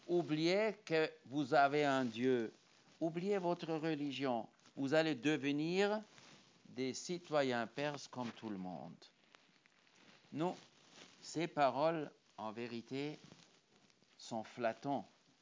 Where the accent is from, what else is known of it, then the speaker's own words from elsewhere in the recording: Morocco; Comme chez nous au Maroc